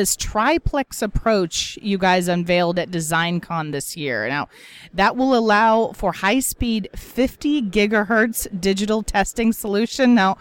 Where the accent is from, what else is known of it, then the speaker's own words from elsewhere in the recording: Oregon, United States; you didn't even know that I'm from Oregon.